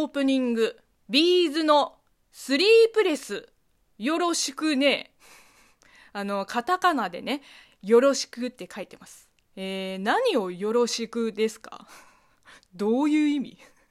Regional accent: China; 中国生まれ中国育ちの私

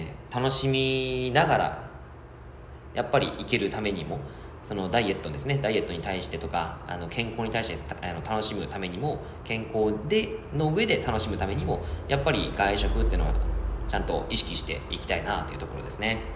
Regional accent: Yamagata, Japan; now in Fukuoka, Japan; 僕の山形出身なんで、うわめんどくせえと思っちゃうんですよね

